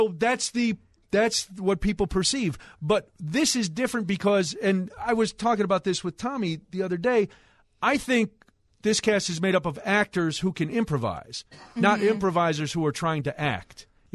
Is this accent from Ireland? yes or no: yes; Ireland; That wedding, while like Hannah said, her friend said it was like an Italian wedding. I'm Irish. That was just like my wedding too, right.